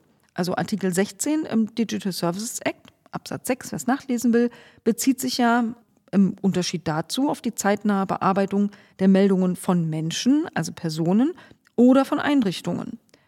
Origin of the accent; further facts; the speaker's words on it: East Germany, Germany; Jo, ich bin in der DDR aufgewachsen